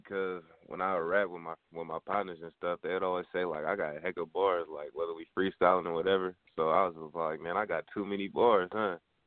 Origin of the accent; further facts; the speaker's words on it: Sacramento, California, United States; Well, I'm 17 years old, and I'm from Sacramento, California.